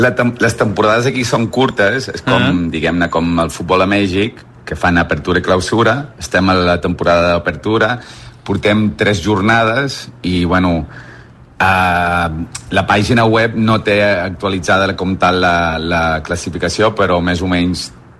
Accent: Tarragona, Catalonia, Spain; em sento molt català i vaig escollir que era entre Gimnàstic de Puerto Rico, perquè soc de Tarragona

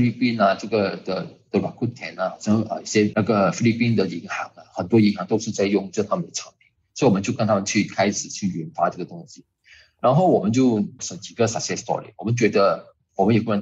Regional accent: Malaysia; 其实马来西亚人才是很多啊，因为毕竟我们是多元种族嘛，对吗？或者是我们从小就学华文啊，我们的家里的方言啊，然后我们的英文啊，马来文

